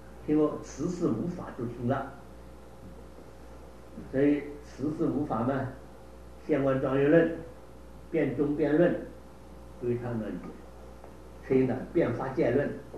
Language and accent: Chinese; China; 我们中国人是讲十二时辰，一个时辰是两个钟头